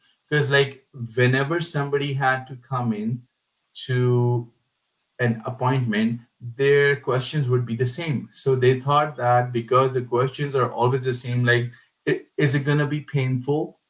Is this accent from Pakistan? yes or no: yes; Pakistan; moved away as an adult; now in United States; So I am from South Asia as well. I was born and raised in Pakistan. So my initial education till MBA is from there. And then I did my PhD from America.